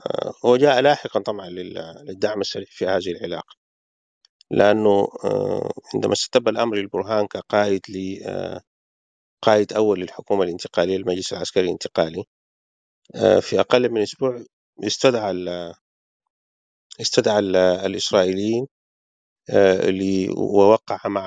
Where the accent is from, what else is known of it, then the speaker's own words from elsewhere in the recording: Sudan; مثل ما لدينا نحن كسودانيين كدولة سودانية أهداف مشروعة في مناطق أخرى